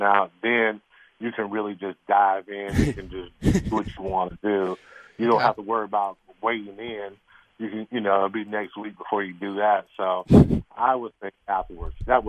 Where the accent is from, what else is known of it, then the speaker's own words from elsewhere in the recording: Lamar, South Carolina, United States; Well, you know, I'm from the South. You know, I'm from a little town called Lamar, South Carolina.